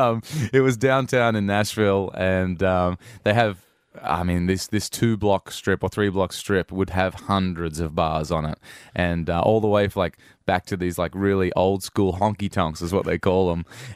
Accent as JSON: {"language": "English", "town": "Newcastle", "region": "New South Wales", "country": "Australia", "tie": "born or raised there", "said": "I grew up around Lake Macquarie, and Newey was where I grew up and will always be home."}